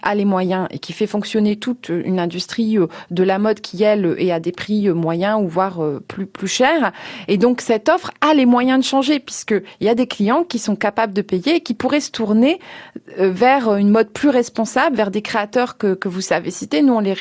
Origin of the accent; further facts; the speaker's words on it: Hauts-de-France, France; je viens du Nord, il y a une expression dans le Nord qui dit